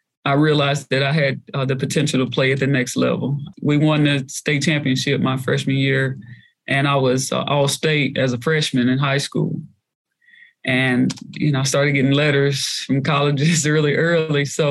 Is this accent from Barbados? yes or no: no; Mobile, Alabama, United States; born there; I was born in Mobile, Alabama.